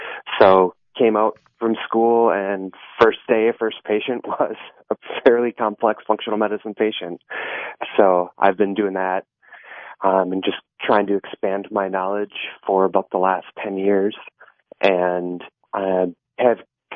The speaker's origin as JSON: {"language": "English", "region": "Midwest", "country": "United States", "said": "I'm from the Midwest, so I talk about silos when I talk about this all the time"}